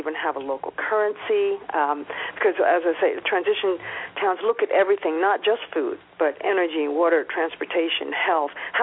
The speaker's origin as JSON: {"language": "English", "region": "East Coast", "country": "United States", "tie": "born or raised there", "moved": "yes", "lives_now": "California, United States", "said": "I grew up on the East Coast, but I've been in California for, you know, 30 plus years."}